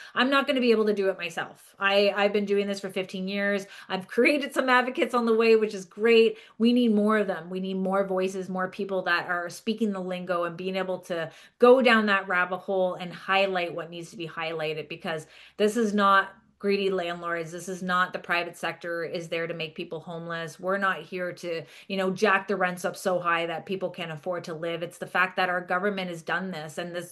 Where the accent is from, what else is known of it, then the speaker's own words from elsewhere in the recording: Canada; I know that I love every part of being about Canadian